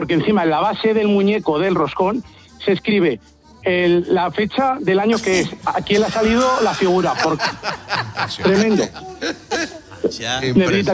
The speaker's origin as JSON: {"language": "Spanish", "town": "Zaragoza", "region": "Aragon", "country": "Spain", "said": "Soy de aquí de Zaragoza."}